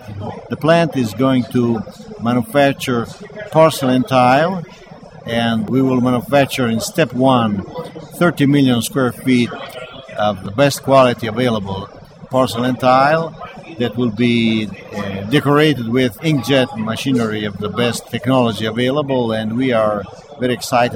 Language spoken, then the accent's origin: English; San Marino; San Marino, which is a small country inside Italy, which is my country, my home country.